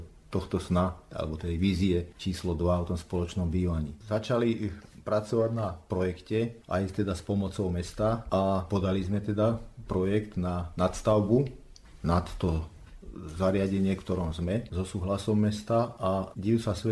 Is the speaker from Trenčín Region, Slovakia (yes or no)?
yes; Bánovce nad Bebravou, Trenčín Region, Slovakia; možno mám šťastie, že som priamo z Bánoviec